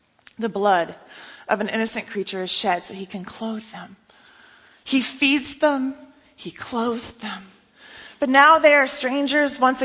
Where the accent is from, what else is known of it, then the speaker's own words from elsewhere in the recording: Seattle, Washington, United States; And I thought that was weird because I'm from Seattle. Right? Do we say hi to strangers?